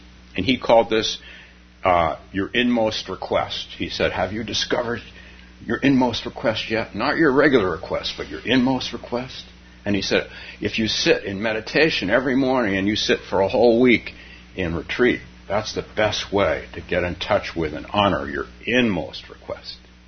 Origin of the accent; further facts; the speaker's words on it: California, United States; Well, I grew up in California, so we always went to Yosemite National Park.